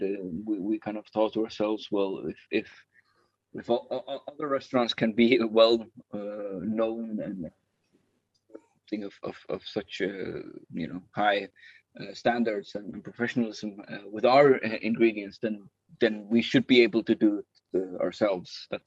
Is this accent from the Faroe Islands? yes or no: yes; Faroe Islands; Yeah, I'm born and raised on the Faroe Islands.